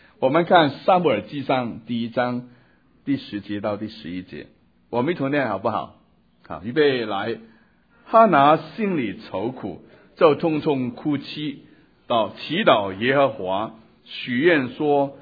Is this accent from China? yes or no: yes; Guangdong, China; 那我们广东人坐月子不是吃喝那个鸡汤的